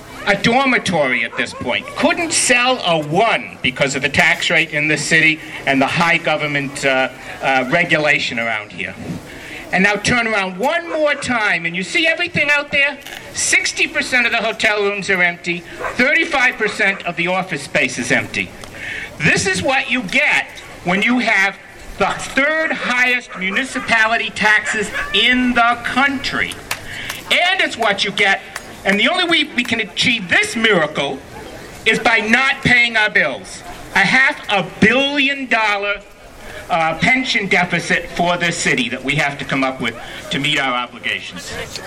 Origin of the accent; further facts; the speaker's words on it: Providence, Rhode Island, United States; I'm from Providence, and many of you are not